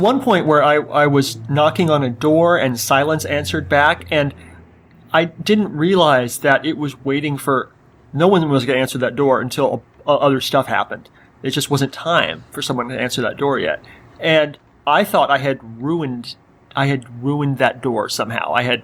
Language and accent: English; Canada; As Canadian, that's allowed to not get that.